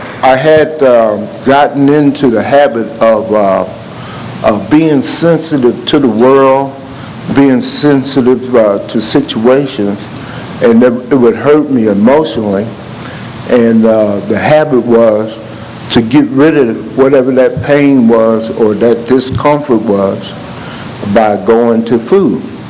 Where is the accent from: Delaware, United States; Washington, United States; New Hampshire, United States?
Washington, United States; Seattle; Good afternoon, everyone. … from Seattle.